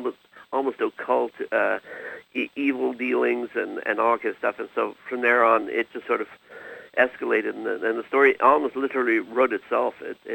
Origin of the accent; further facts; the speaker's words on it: Wales, United Kingdom; born there; and I was born in Wales